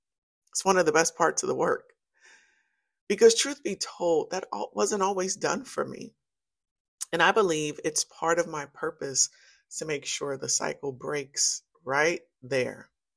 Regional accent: Pasadena, California, United States; I come from Community Arms Apartments in Northwest Pasadena. I was a teen mom on welfare.

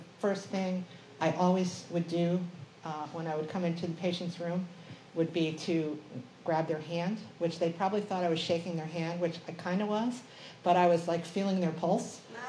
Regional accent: New Jersey, United States; accent: New Jersey; I'm from New Jersey, and I have a strong New Jersey accent, and we decided we needed a professional.

